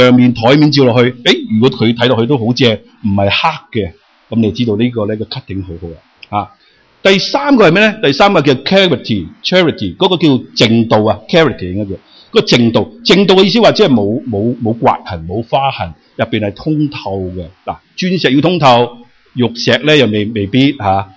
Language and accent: Cantonese; Guangdong, China; 我哋广东人系好鍾意要点啊？要平，要靓，又要正喎